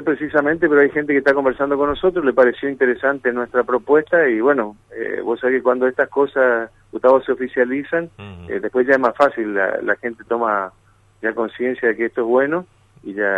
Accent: Mendoza, Argentina; Yo somos de Mendoza.

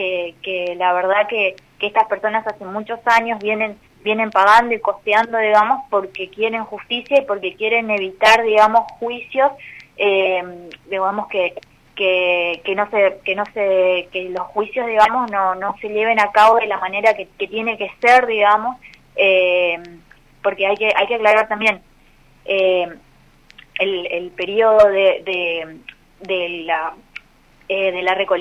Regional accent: Posadas, Misiones, Argentina; somos de Posadas la mayoría.

